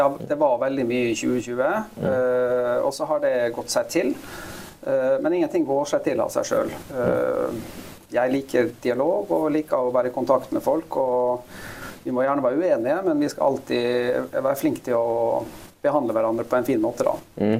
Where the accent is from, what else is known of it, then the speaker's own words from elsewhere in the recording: Ålesund, Møre og Romsdal, Norway; Swedish is a second language; moved away as an adult; also born or lived in Trondheim; jag kommer då från Ålesund som är en kystby i Ålesund i Norge menar jag. Så jag ligger mellan Bergen och Trondheim. Pittelite sted med 50 000 innbyggare.